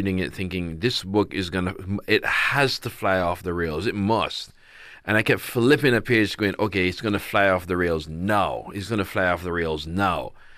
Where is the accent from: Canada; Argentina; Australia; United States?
United States; Growing up in the States, growing up in a sort of diaspora, there's some stories of her, but most I wouldn't have.